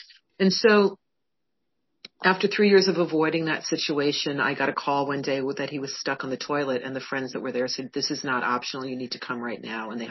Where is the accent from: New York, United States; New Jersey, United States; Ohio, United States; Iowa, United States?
New York, United States; now in California, United States; I was from New York living in California.